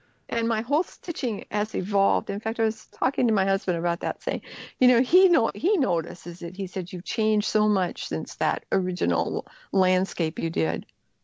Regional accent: Seattle, Washington, United States; I grew up in Seattle, Washington, and we were skiers

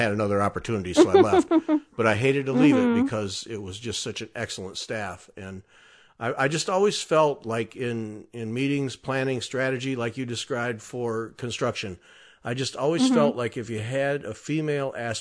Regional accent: Michigan, United States; I grew up in Michigan where hunting and fishing are just part of the culture.

